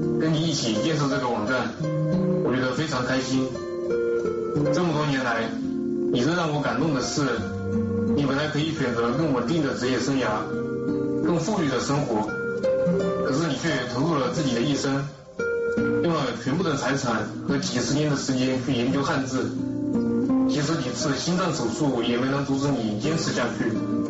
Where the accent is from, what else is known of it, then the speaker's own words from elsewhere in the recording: China; 让我作为一个中国人也开始为自己国家的文字做一点工作。